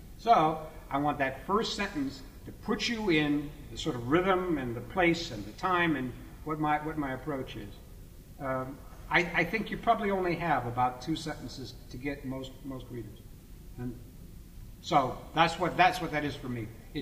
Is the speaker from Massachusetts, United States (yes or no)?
yes; Boston, Massachusetts, United States; I'm from New York, or Boston. I'm from Boston.